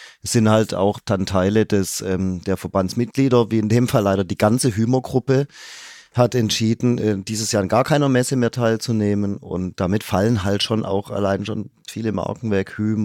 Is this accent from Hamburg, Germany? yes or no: no; Stuttgart, Baden-Württemberg, Germany; born there; ich als ganz gebürtiger Stuttgarter